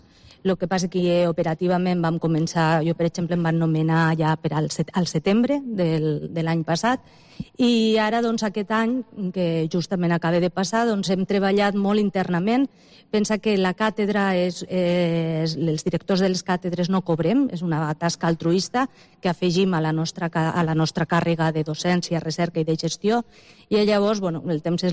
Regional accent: Lleida, Catalonia, Spain; és l'element de la ciutat i el meu símbol d'identitat, no?, com a lleidatana.

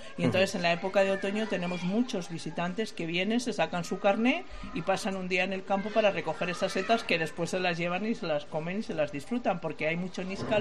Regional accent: Casillas, Castile and León, Spain; Somos de Ávila, pero tenemos una provincia importante que es Madrid.

